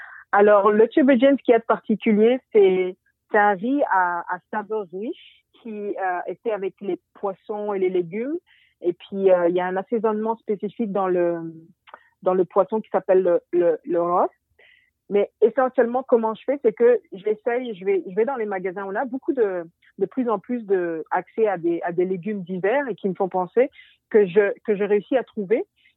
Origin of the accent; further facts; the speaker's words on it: France; now in Prince Edward Island, Canada; malgré le fait que je suis née et j'ai grandi en France, j'ai toujours eu la petite Afrique à la maison parce que ma mère du Sénégal et mon père de la Guinée-Bissau ont toujours su faire vivre la tradition et puis l'esprit africain à la maison.